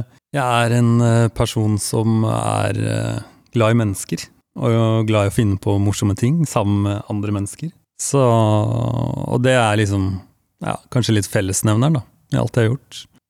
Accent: Langesund, Telemark, Norway; Så, og jeg er jo også fra, jeg er fra Langesund

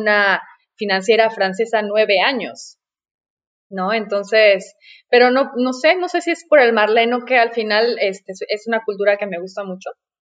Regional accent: Mexico City, Mexico; born there; Nací en la Ciudad de México, por suerte, porque en realidad yo estaba destinada a nacer en La Paz, Baja California Sur. Mi familia es de La Paz, de La Baja, de La Hermosa, de La Playita. Somos familia costeña en el norte de del país.

